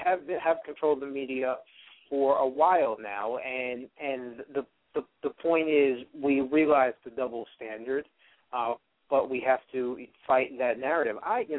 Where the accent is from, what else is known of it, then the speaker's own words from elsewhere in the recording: Brooklyn, New York, United States; And I grew up in Brooklyn, New York. So we do things unorthodox.